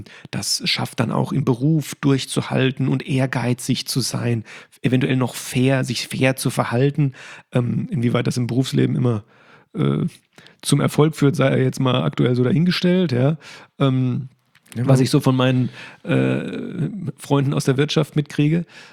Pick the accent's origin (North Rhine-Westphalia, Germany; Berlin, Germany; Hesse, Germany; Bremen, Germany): Hesse, Germany